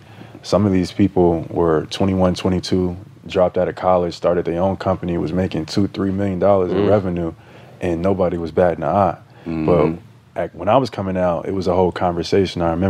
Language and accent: English; Atlanta, Georgia, United States; I'm from Atlanta, so you know.